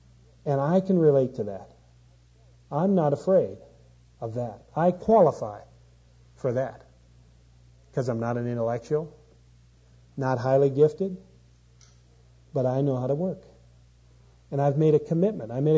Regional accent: Canada; I grew up in Canada.

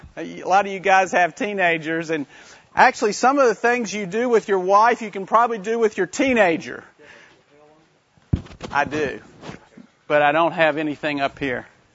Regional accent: Oklahoma City, Oklahoma, United States; I'm from Oklahoma City, and I have three kids.

